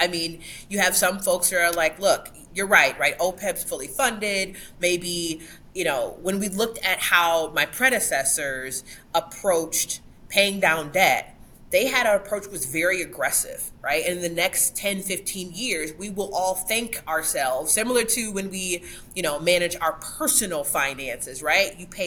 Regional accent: Lansing, Michigan, United States; I mean, I'm from Lansing. Every day there's a protest.

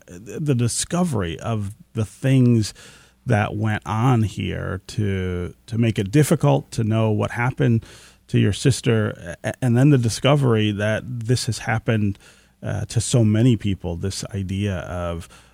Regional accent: Detroit, Michigan, United States; I don't scare easily because I am from Detroit.

